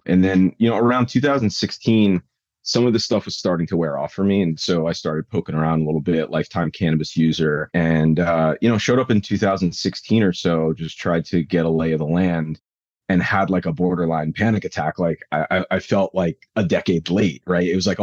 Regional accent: New York City, New York, United States; born there; I live just north of New York City. I lived in the city for about 15 years. I was born in New York. There's no question here. East Coast all day.

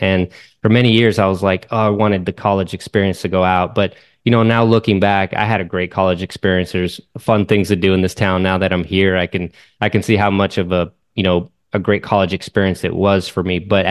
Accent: San Angelo, Texas, United States; also born or lived in Piedras Negras, Mexico; I was born in Piedras Negras, Coahuila, just south of the border. When we were very young, we moved to West. I was about 4 years old when we moved to West Texas. Mm-hmm. And so then I grew up in San Angelo, Texas

